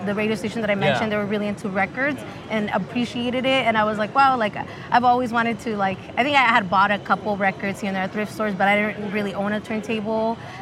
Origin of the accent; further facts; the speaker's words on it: San Diego, California, United States; I grew up in Tijuana every weekend since I was a kid. We would cross the border. It was like a 20-minute drive because I grew up in South Bay, San Diego.